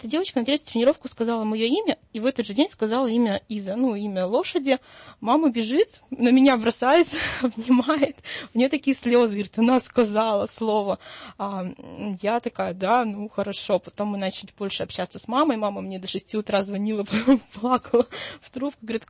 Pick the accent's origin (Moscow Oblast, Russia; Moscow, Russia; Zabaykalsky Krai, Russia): Zabaykalsky Krai, Russia; born there; also born or lived in Novosibirsk; Я оттуда родом училась, я в Новосибирске, родилась в Забайкалье, приехала в гости в отпуск